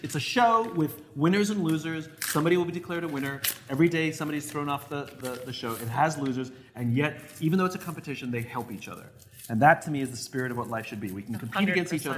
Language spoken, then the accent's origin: English; England, United Kingdom; Because I'm an Englishman, I always have English chocolate.